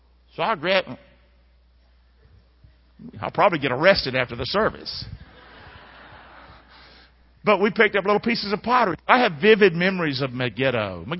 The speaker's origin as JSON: {"language": "English", "town": "Rockingham", "region": "North Carolina", "country": "United States", "said": "And y'all know I'm from Rockingham, and we steal stuff."}